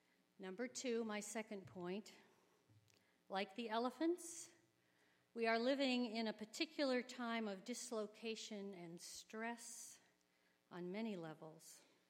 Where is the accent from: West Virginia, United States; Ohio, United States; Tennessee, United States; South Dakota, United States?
Ohio, United States; Sylvania; the church I grew up in Sylvania, Ohio, a small church, Missouri Synod Lutheran.